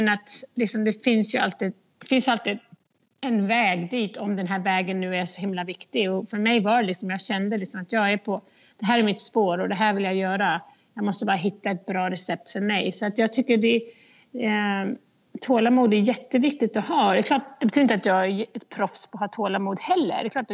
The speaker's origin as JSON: {"language": "Swedish", "town": "Bro", "region": "Stockholm County", "country": "Sweden", "tie": "born or raised there", "said": "Jag menar, när jag växte upp hemma i Bro, då tränade vi med killarna."}